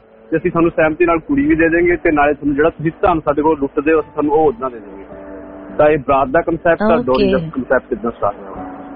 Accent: Punjab, India; ਸਾਡੇ ਪਿੰਡ ਦਾ ਮੇਰਾ ਬਾਰਡਰ ਦੇ ਪਿੰਡ ਪੈਂਦਾ ਜੀ ਖੇਮ ਕਰਨ ਸਾਈਡ ਤੇ ਰਾਜੂ ਵੀ ਪਿੰਡ ਆ ਮੇਰਾ ਤੇ ਉਹ ਨਾ ਬੜਾ ਥੋੜਾ ਜਿਹਾ ਬੈਕਵਰਡ ਜਿਹਾ ਏਰੀਆ ਕਹਿ ਲੋ ਕਿ ਪਿਛੜਿਆ ਇਲਾਕਾ ਜਿਹਾ ਵਾ

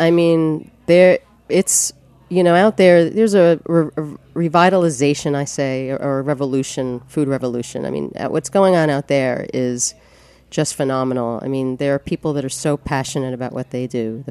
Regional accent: Hawthorne, New York, United States; I grew up in Hawthorne, New York, which is, you know, about 30 minutes outside of New York City.

